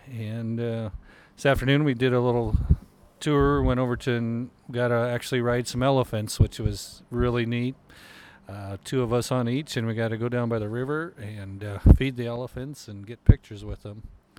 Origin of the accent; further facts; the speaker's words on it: Snyder, Nebraska, United States; I'm from Snyder, Nebraska, and I farm there.